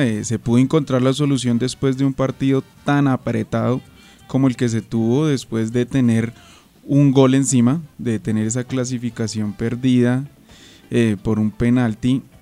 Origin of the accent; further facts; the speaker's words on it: Colombia; creo que como colombiano, y lo digo sacado el corazón